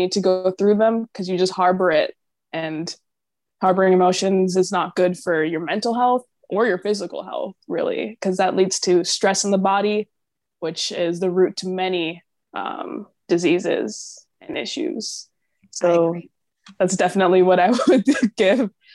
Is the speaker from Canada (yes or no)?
no; Jamaica; I'm Jamaican